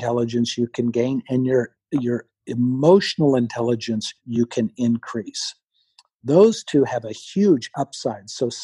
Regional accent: Seattle, Washington, United States; I'm from Seattle, and we see it with Seattle.

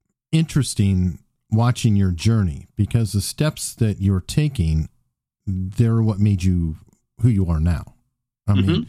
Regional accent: United States; Which kind of works in a weird way, because I'm American, so an accent sounds foreign, yeah.

